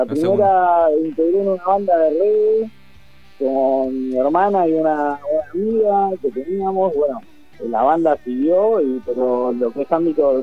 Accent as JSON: {"language": "Spanish", "town": "Burzaco", "region": "Buenos Aires Province", "country": "Argentina", "said": "nosotros somos todos de Bursaco. Sí. La mayoría nacidos acá en Bursaco, y Bursaco es como nuestro estandarte, nuestra bandera, ¿no?"}